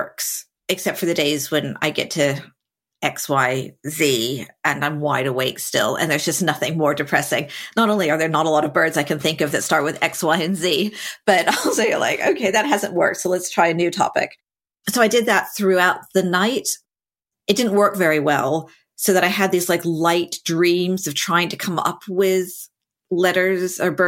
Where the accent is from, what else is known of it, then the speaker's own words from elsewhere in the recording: New Mexico, United States; And I came from New Mexico, where there are no corporates. Nobody does that kind of work.